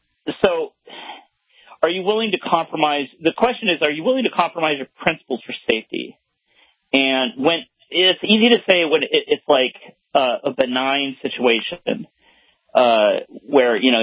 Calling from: Texas, United States

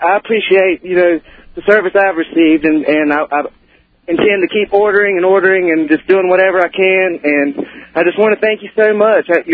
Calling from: Wilmington, North Carolina, United States; Wilmington, North Carolina.

